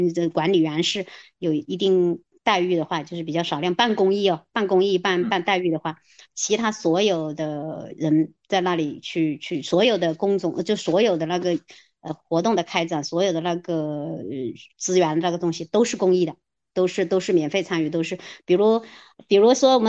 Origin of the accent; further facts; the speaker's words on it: Hunan, China; 你知道我们湖南人很多在广东从商的很多